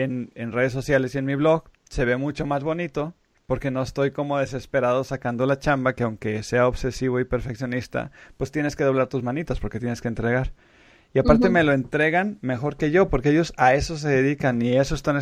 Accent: Mexico; Que es algo como mexicanos que de repente no sabemos decir que no

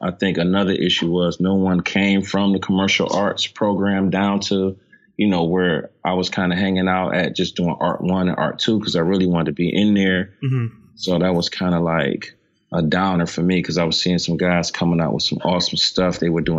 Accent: East Cleveland, Ohio, United States; I grew up in East Cleveland. That's on the east side of Cleveland, Ohio, kind of in between the suburbs and the inner city.

